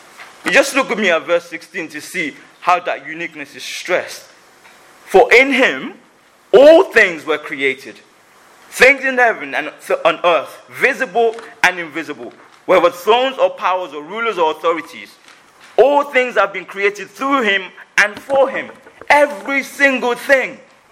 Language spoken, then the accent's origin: English; Nigeria; I come from Nigeria where people are very aware and afraid of the spiritual, demonic powers.